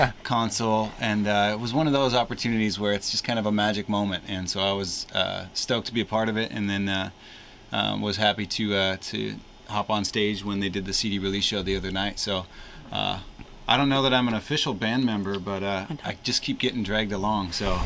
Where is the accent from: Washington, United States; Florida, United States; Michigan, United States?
Washington, United States; Seattle; But I'm originally from Seattle, and my background is mostly playing in rock bands and singing and playing guitar.